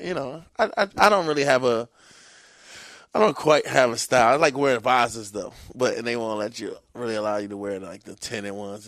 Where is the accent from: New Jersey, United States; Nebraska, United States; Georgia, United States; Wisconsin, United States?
New Jersey, United States; now in Florida, United States; No, I'm from Jersey.